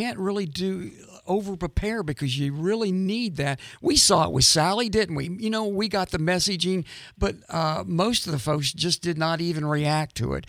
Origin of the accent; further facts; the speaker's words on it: New Orleans, Louisiana, United States; moved away as an adult; now in Pensacola, United States; I do remember this when I relocated from New Orleans after Hurricane Katrina